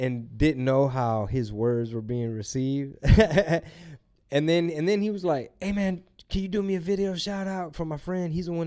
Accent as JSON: {"language": "English", "town": "Houston", "region": "Texas", "country": "United States", "said": "I'm from Houston."}